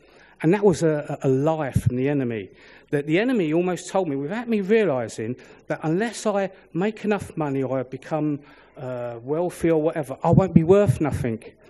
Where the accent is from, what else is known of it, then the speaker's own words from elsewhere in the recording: London, United Kingdom; I grew up in the East End, you probably can realise my accent.